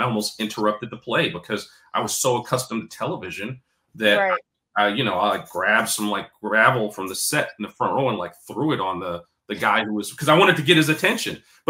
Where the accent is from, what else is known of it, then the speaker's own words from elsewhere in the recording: Brooklyn, New York, United States; bring it all the way back to growing up in Brooklyn.